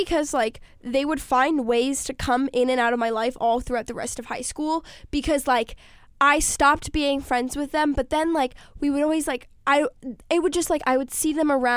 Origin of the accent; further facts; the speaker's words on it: New York City, New York, United States; I'm growing up in New York City, and like I also do talk about this in the book a lot, like growing up in New York City is an experience in its own.